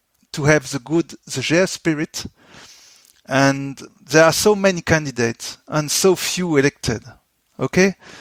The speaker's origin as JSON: {"language": "English", "country": "France", "second_language": "English", "said": "because I came from France."}